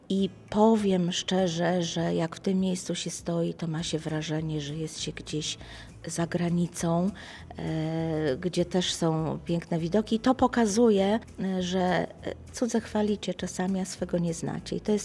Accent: Gdynia, Pomeranian Voivodeship, Poland; ja jako efekt ich miłości już urodziłam się w Gdyni. Jestem gdynianką z urodzenia, zakochaną w swoim mieście, stuletnim w tej chwili, które obchodzi stulecie.

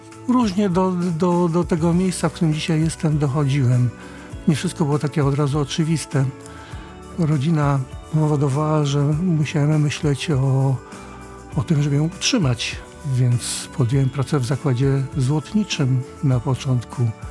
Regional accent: Dzierżoniów, Lower Silesian Voivodeship, Poland; now in Gdańsk, Poland; Razem z żoną kończyliśmy szkołę średnią w Strzelinie. Ja pochodzę z Dolnego Śląska, z Dzierżoniowa, żona z Ilcza. W Strzelinie kończyliśmy szkołę, ona liceum medyczne, ja technikum samochodowe.

